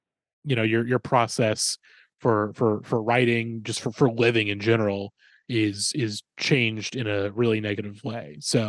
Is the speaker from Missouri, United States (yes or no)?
yes; St. Louis, Missouri, United States; I'm from the St. Louis area and I think it's very similar where, you know, things move a little slower. And I just moved back here from Los Angeles after, you know, living there for 2 years.